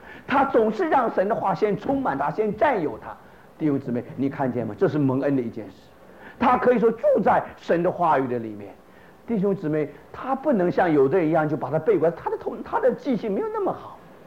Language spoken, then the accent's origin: Chinese; Brazil; 我是从巴西来的